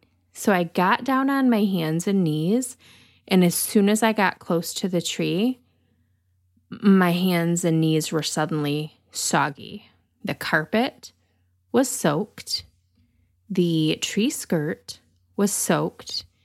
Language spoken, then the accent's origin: English; Michigan, United States; accent: Michigan; if you're missing the sound of my Michigan accent